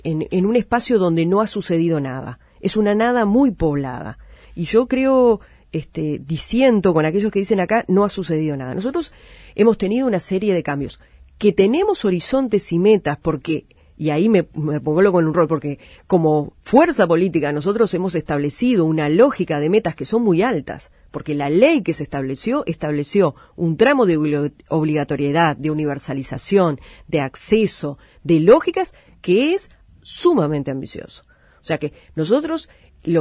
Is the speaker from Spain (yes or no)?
no; Tacuarembó, Uruguay; De hecho, yo soy de Tacuarembó, y mi familia es de Tacuarembó, y vine al sur porque acá era donde se podía estudiar.